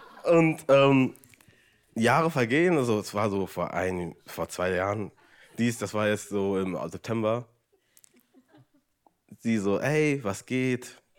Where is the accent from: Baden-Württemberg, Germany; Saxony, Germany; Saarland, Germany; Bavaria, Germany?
Saarland, Germany; ich komme aus dem Saarland.